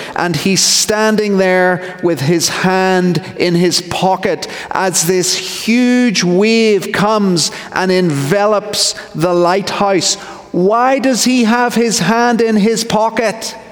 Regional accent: Belfast, Northern Ireland, United Kingdom; As I think you've worked out by now, I'm from Belfast, Northern Ireland.

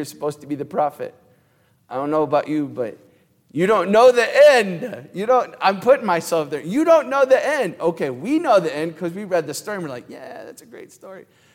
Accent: Missouri, United States; I'm from Missouri. My dad's family's from the Ozarks, right?

